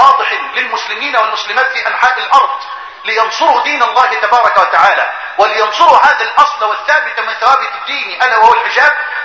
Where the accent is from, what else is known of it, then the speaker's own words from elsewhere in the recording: Egypt; واجعل بلدنا مصر واحة للأمن والأمان وجميع بلاد